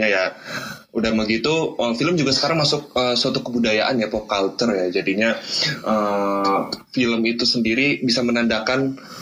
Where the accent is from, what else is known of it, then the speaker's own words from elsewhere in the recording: Banten, Indonesia; now in Bandung, Indonesia; Gue asalnya dari Banten, cuman memutuskan untuk merantau ke Bandung.